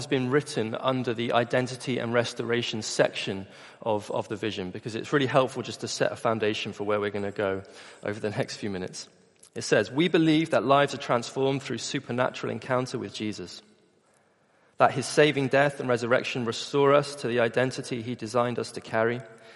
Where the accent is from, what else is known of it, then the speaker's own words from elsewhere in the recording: Bristol, South West England, United Kingdom; Because for me, I grew up in Bristol. I'm a Bristolian by birth.